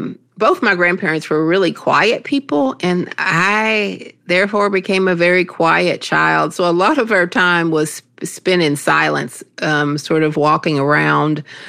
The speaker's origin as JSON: {"language": "English", "region": "Appalachia", "country": "United States", "tie": "born or raised there", "said": "So, for example, the greens that I grew up with in Appalachia were often kale, mustard, turnip greens."}